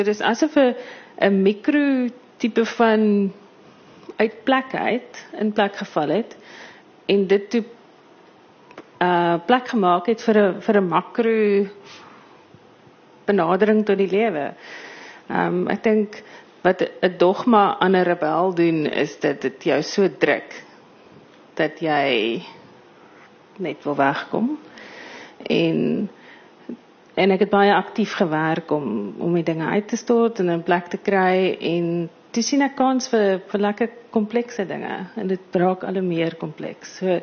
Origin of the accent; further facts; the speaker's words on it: Harrismith, Free State, South Africa; Ek het in Harrismith groot geword